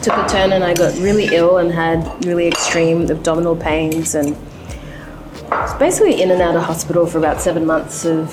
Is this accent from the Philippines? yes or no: no; Papua New Guinea; Things, people of color, but also more specifically as a Papua New Guinean who was so surprised that not many people know much in this country about their closest neighbor.